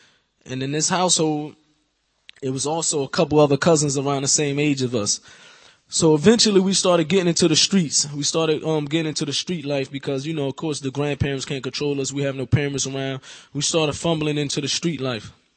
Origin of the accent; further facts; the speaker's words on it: New Jersey, United States; I grew up in New Jersey. I had parents that reverted to Islam. African-American father and a Puerto Rican mother.